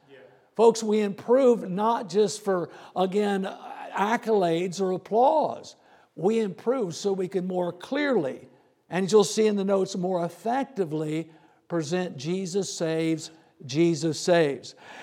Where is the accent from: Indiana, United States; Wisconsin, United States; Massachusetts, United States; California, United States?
Indiana, United States; Muncie; now in South Carolina, United States; I grew up around Muncie, Indiana. Hoosier Hick, homebred folks. I know how to communicate to you people.